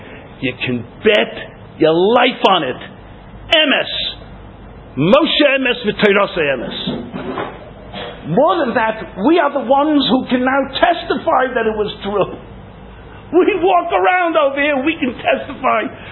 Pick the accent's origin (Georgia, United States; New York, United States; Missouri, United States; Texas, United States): New York, United States; moved away; And then, of course, I was the hotshot American. You know, I knew what an apple was. I came from New York. We know what apples were.